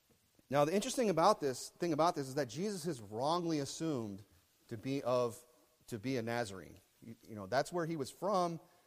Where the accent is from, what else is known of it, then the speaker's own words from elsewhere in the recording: Rapid City, South Dakota, United States; born there; also born or lived in Traverse City, Michigan; You know, I could say, hey, I'm from Traverse City, Michigan, because that's where I lived before I moved here. But where I'm of is Rapid City, South Dakota, because that's where I was born, okay?